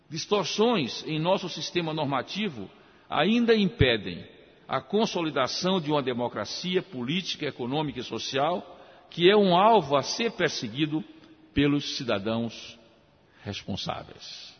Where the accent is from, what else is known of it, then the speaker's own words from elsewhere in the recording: Northeast Region, Brazil; e eu venho do Nordeste